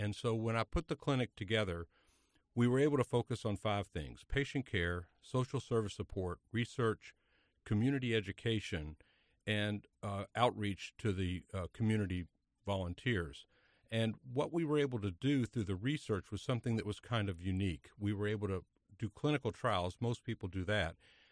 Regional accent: Kentucky, United States; I looked around. I'm from Kentucky.

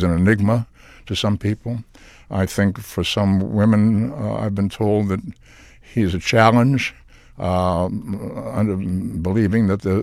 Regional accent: Boston, Massachusetts, United States; And I grew up in Boston, which was a very Catholic city, and being Jewish, I was in a small minority.

